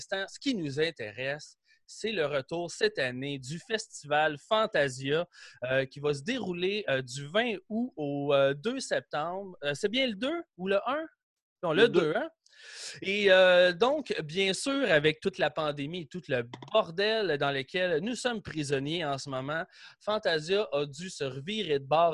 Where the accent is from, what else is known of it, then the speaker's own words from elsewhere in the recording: Quebec, Canada; Et chez nous au Québec, présentement, il est midi.